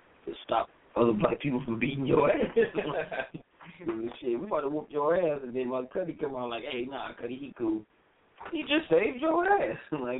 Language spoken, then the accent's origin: English; New York City, New York, United States; I'm from New York.